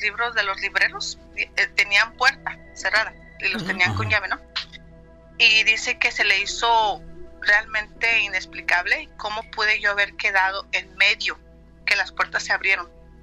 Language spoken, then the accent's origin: Spanish; Mexico City, Mexico; cuando yo tenía 2 añitos, mis papás estábamos en la Ciudad de México. Nosotros somos de la Ciudad de México.